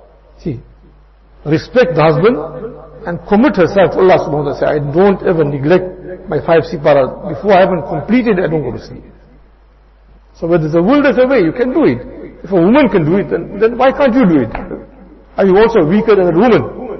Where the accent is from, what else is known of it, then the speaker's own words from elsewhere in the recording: Musgrave, KwaZulu-Natal, South Africa; I come from a big family also. I'm from Musgrave, you know.